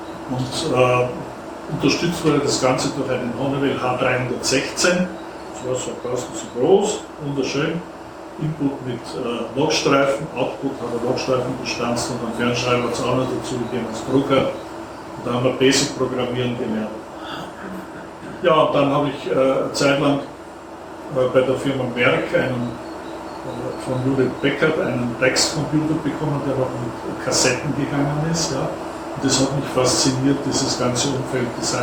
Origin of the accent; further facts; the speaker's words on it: Munich, Bavaria, Germany; ich bin aus München.